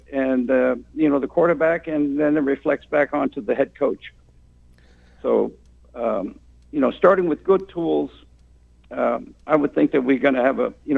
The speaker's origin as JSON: {"language": "English", "town": "St. Petersburg", "region": "Florida", "country": "United States", "tie": "born or raised there", "said": "when I was in high school, to which, you know, I grew up in St. Pete, Florida."}